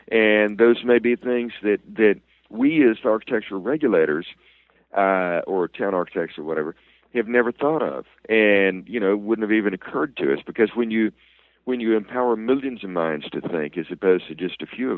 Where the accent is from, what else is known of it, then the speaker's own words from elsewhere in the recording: Alabama, United States; There was a doctor in my home state of Alabama